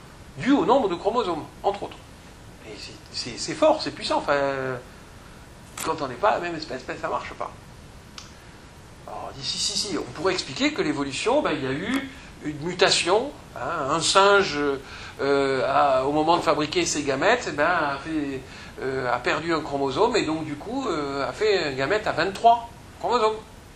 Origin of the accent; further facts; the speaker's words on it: Marseille, Provence-Alpes-Côte d'Azur, France; Je suis marseillais.